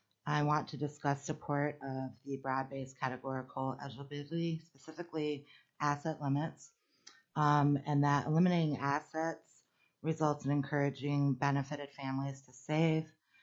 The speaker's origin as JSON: {"language": "English", "town": "Anchorage", "region": "Alaska", "country": "United States", "said": "I'm from Anchorage."}